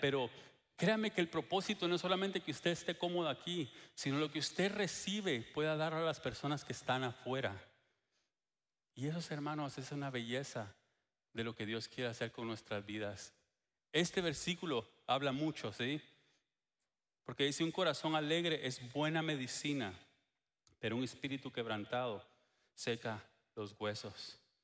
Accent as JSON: {"language": "Spanish", "country": "Guatemala", "moved": "yes", "lives_now": "Texas, United States", "said": "cuando nosotros venimos de Guatemala, por cierto, ayer, hace 4 años, así que ayer fue nuestro aniversario en Texas"}